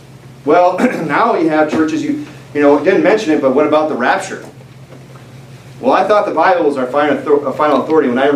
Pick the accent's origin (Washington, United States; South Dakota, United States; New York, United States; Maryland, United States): South Dakota, United States; I grew up in the Black Hills, about an hour away from Mount Rushmore.